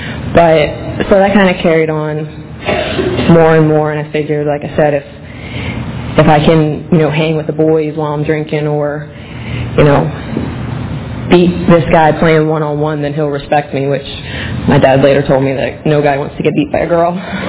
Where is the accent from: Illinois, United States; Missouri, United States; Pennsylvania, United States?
Pennsylvania, United States; I grew up outside of Philadelphia.